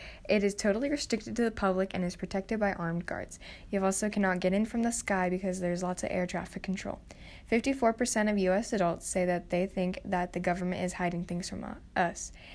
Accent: New Mexico, United States; I'm actually from New Mexico, and I've been to Roswell.

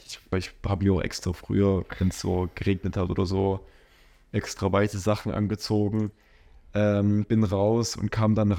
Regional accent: East Germany, Germany; bei uns im Osten heißt das sozusagen bäppeln.

